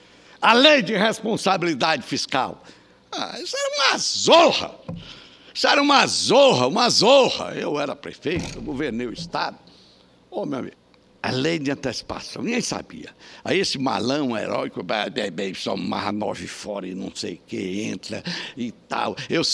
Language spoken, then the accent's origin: Portuguese; Parnaíba, Piauí, Brazil; porque era ali de Sobral, eu sou de Parnaíba, vizinho ali, votei